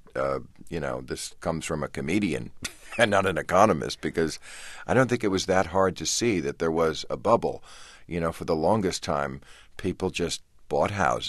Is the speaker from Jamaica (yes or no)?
no; Ireland; I'm Irish, you know.